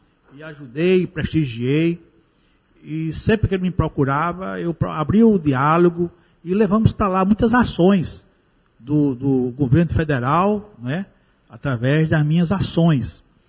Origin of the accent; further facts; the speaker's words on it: Guarabira, Paraíba, Brazil; Guarabira é nossa, é um patrimônio da gente. Então, tudo que for para fazer o melhor, eu farei pela minha terra nata